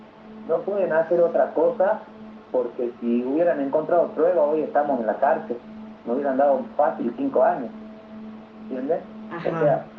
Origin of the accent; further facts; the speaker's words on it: Vespucio, Salta, Argentina; born there; also born or lived in Tartagal; yo vengo de una familia bien pobre, que antes vivíamos acá en Tartagal, yo nací en Vespucio, mi padre trabajaba acá en YPF